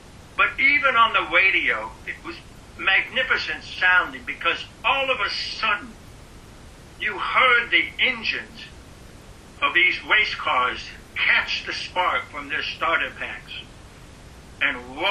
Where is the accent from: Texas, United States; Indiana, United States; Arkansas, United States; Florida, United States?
Indiana, United States; I several times thought back to my Memorial Days growing up in Indiana.